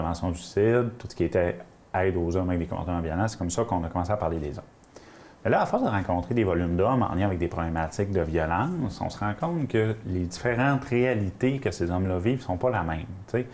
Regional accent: Alma, Quebec, Canada; Moi, je suis natif d'Alma.

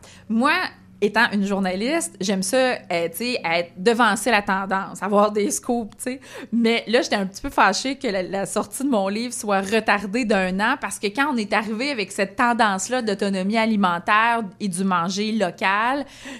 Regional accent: Quebec City, Quebec, Canada; now in Montreal, Canada; quand on vient de Québec, parce que j'ai pas l'impression que les gens de Montréal se préoccupent tant que ça du monde de Québec, quoique en habitant à Montréal maintenant

